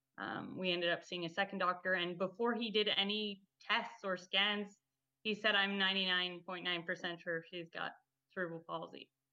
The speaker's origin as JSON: {"language": "English", "town": "Pierrefonds", "region": "Quebec", "country": "Canada", "tie": "born or raised there", "said": "I grew up in Pierrefonds."}